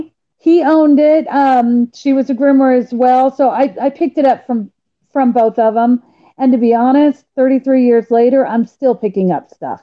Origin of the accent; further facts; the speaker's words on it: Leavenworth, Kansas, United States; also born or lived in Colorado; Leavenworth, Kansas. Well, no, I take that back. I was born in Colorado, but moved to Leavenworth shortly after.